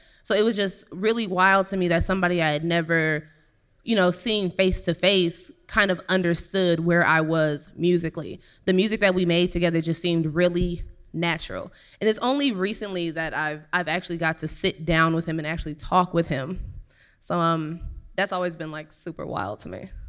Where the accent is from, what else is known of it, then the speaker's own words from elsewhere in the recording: Richmond, California, United States; now in Vallejo, United States; Yeah, I'm from Richmond. Live in Vallejo.